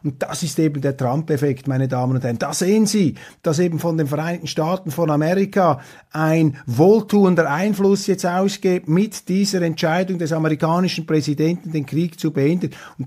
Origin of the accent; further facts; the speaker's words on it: Switzerland; Ich bin als Schweizer Demokrat entschieden der Auffassung